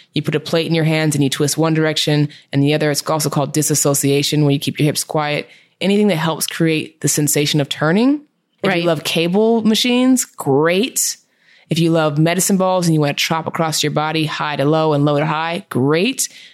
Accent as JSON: {"language": "English", "town": "Seattle", "region": "Washington", "country": "United States", "tie": "born or raised there", "said": "Well, so I grew up in Seattle, as I mentioned"}